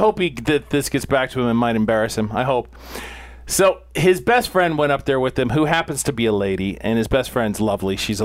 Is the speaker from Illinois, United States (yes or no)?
no; Texas, United States; And you know what about Texas women? We're women.